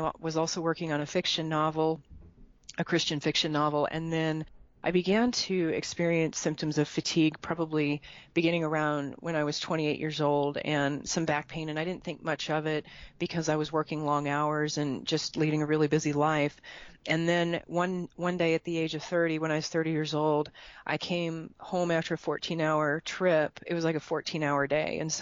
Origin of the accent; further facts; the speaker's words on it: Colorado, United States; now in Dallas, United States; I live in the Dallas area. I'm actually from Colorado, though.